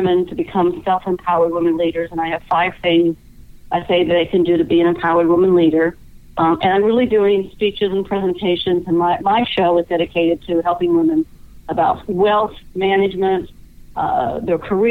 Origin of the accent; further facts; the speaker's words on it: California, United States; also born or lived in Wheeling, West Virginia; Most of my life I grew up in Southern California. I was technically born in Wheeling West, by God, Virginia.